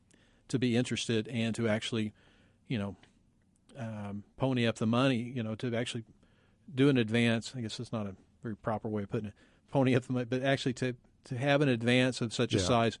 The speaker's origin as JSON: {"language": "English", "region": "Oklahoma", "country": "United States", "tie": "born or raised there", "said": "I grew up in Oklahoma where football is a religion"}